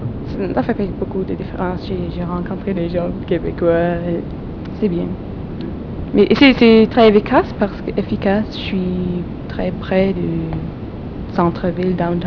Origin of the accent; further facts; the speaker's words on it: England, United Kingdom; Pendant que chez nous, en Angleterre, c'est les antiquités qui sont plus respectées.